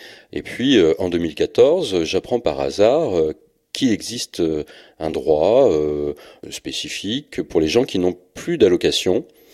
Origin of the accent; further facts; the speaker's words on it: Pays de la Loire, France; now in Rennes, France; j'ai 43 ans, j'habite à Rennes, dans un quartier populaire de Rennes. Alors je suis né à Cholet, et j'ai grandi dans une petite commune de Vendée.